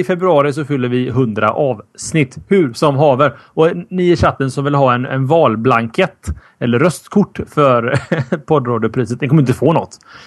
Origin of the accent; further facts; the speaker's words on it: Gothenburg, Västra Götaland County, Sweden; vi är ändå göteborgare som ni hör.